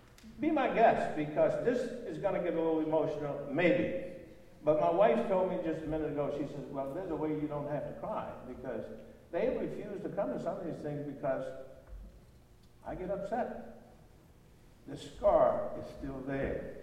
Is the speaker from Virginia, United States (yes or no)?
no; Birmingham, Alabama, United States; how I grew up in Birmingham, and how I was affected by racism and hate